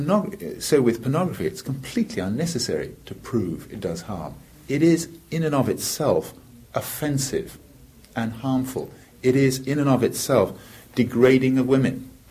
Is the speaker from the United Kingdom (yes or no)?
yes; South East England, United Kingdom; in the county that I come from Hampshire, there's been an increase in rape cases.